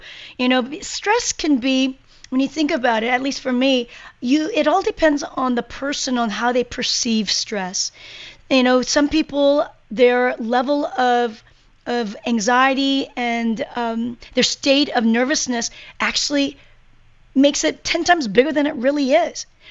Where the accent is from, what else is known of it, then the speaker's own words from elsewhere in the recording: South Korea; I grew up in Korea and my life was different.